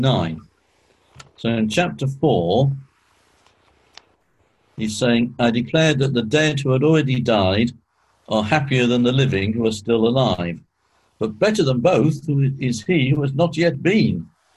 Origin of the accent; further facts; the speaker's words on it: England, United Kingdom; In the same sort of way as I'm both English and British.